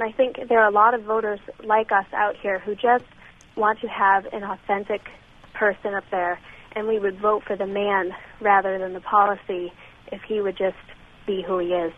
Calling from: Newbury, Vermont, United States; I'm calling from Vermont, just across the river from New Hampshire, and we don't get as much attention over here

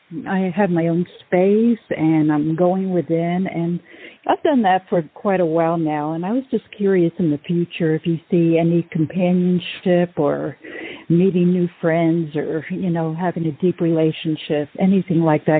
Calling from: Oregon, United States; from Oregon.

